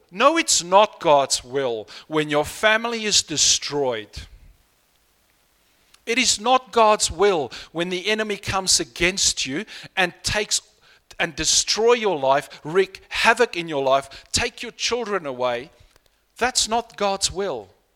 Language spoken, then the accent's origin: English; South Africa; I grew up in South Africa